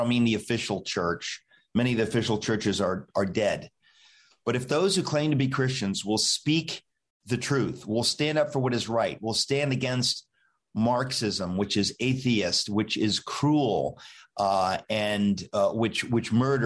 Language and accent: English; New York, United States; I want to say as a New Yorker, I don't know why you'd go there.